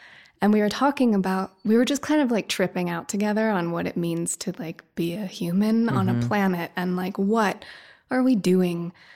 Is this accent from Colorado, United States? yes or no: yes; Woody Creek, Colorado, United States; I grew up in Woody Creek, right near Hunter.